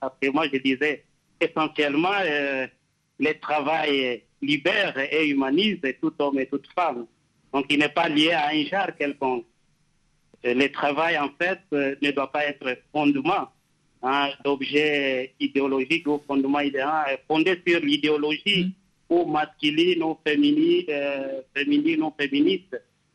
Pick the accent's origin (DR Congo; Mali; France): DR Congo; now in Israel; Aussi, par rapport à mon pays d'origine et la RDC, ici